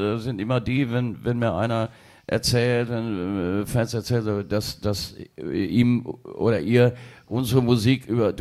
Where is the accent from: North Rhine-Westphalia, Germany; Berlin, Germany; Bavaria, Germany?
North Rhine-Westphalia, Germany; Hagen; bei uns zu Hause in Hagen